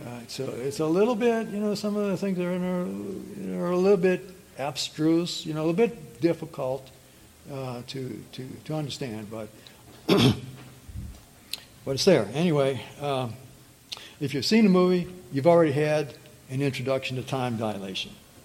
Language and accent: English; New Orleans, Louisiana, United States; So you're watching an NFL game being played in the Superdome in New Orleans, let's say, my hometown